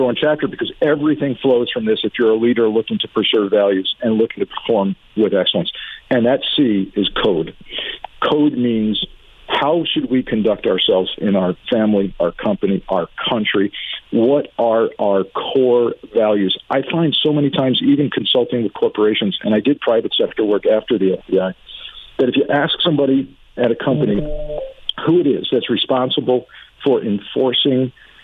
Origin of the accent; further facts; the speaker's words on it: Connecticut, United States; now in Catalina Foothills, United States; I'm originally from Connecticut.